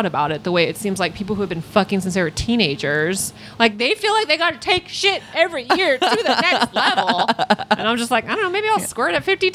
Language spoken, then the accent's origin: English; Modesto, California, United States; Modesto, if you got any Modesto Central Valley listeners, I'll be at August 18th at the State Theater. It's my hometown.